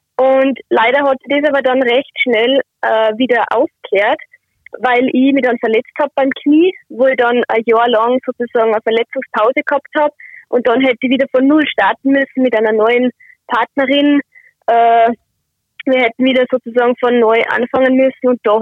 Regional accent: Austria; ich bin am Wolfgangsee aufgewachsen. Das ist wirklich direkt neben dem Yachtclub eigentlich.

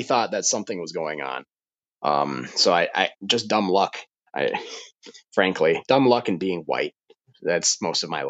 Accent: United States; So I think once they figured out like who I was and that I was an American graduate student

